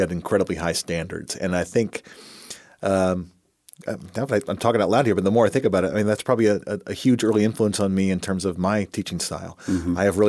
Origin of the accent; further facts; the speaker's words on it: Nashville, Tennessee, United States; I think of myself as a Southerner, maybe not born, but definitely raised. And Nashville is about as good a place for that as you can get.